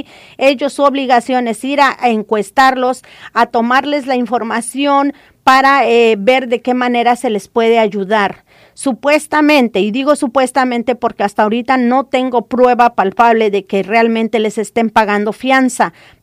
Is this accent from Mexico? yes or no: yes; Mexico; now in United States; para proteger a los mexicanos que estamos radicando en Estados Unidos.